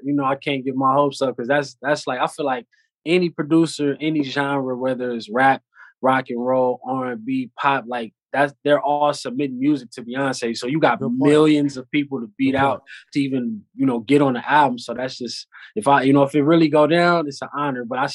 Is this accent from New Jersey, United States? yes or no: no; California, United States; It was solid growing up out here, man.